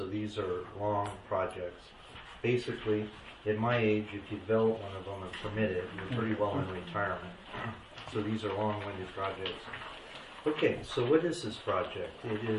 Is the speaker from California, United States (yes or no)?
yes; San Diego, California, United States; I'm from San Diego with Control Technology.